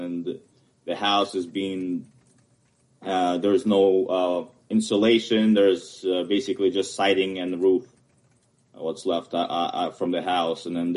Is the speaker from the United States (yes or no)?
no; Ukraine; English is a second language; Sorry, English is my third language. I'm from Ukraine.